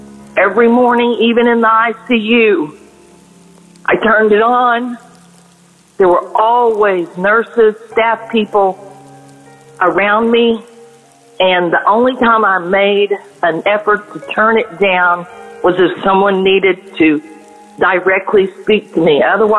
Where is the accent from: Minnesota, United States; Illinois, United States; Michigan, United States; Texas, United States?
Texas, United States; Good morning. … I'm from Texas.